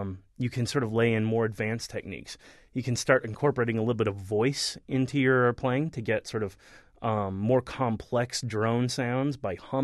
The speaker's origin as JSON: {"language": "English", "region": "New Mexico", "country": "United States", "said": "I'm from New Mexico originally, so these things grow all over where I come from."}